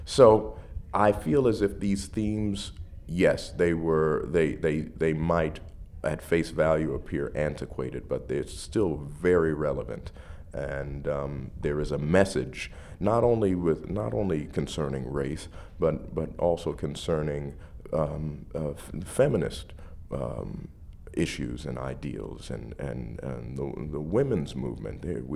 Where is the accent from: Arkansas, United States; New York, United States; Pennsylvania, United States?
Pennsylvania, United States; Philadelphia; I'm from Philadelphia, PA, and of course there's a … connection to Philadelphia.